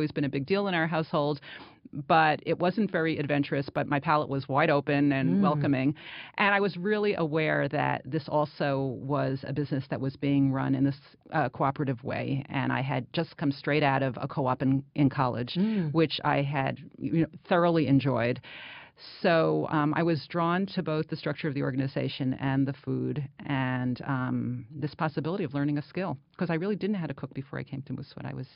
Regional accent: Newark, New Jersey, United States; now in Ithaca, United States; I grew up in Newark, New Jersey, and I can't imagine a city that's as different from Newark as Ithaca is.

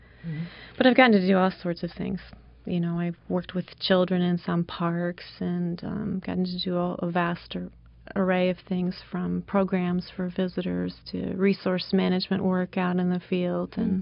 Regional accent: Gettysburg, Pennsylvania, United States; I grew up just outside of Gettysburg, Pennsylvania, and so I had been coming to the park my whole life.

